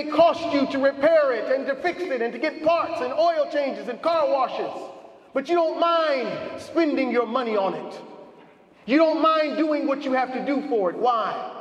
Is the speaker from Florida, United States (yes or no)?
no; Los Angeles, California, United States; Please excuse me, as I'm from Los Angeles, so please don't get sensitive because you're from Philadelphia.